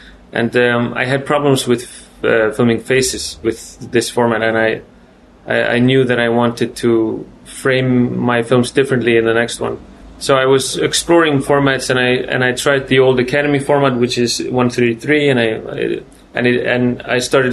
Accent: Iceland; moved away as an adult; now in Denmark; I'm sort of between Denmark and Iceland. I'm from Iceland. I grew up there, but I moved to Denmark to study and had my children, and I'm kind of like in between.

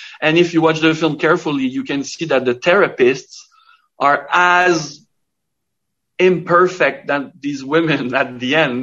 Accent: Canada; maybe because I'm French Canadian and we're always like apologizing for everything

